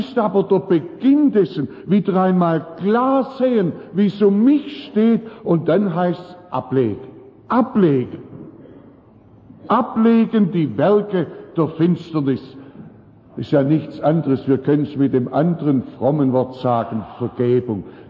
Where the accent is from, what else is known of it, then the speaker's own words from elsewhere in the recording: Ruith, Germany; Ich war in dieser Woche am Donnerstagabend in meiner Heimat in Ruith.